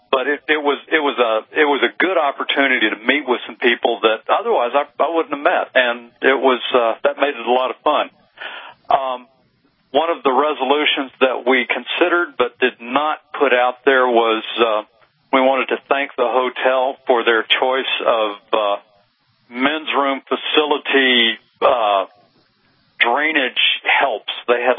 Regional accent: Phoenix, Arizona, United States; It's in my hometown of Phoenix, Arizona. It was about 10 minutes down the road from me.

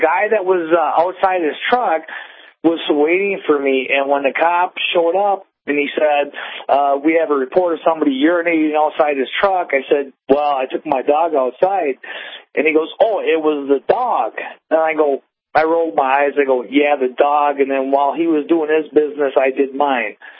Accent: United States; And my wife is Chinese, and I'm American. I grew up in English. She grew up speaking Chinese.

